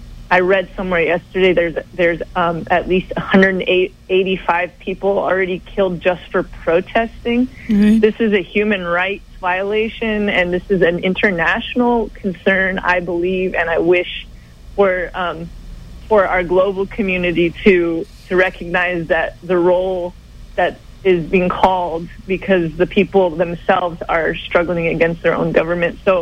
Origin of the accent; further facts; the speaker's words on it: Puerto Rico; born there; I was born in Puerto Rico and have been back many times.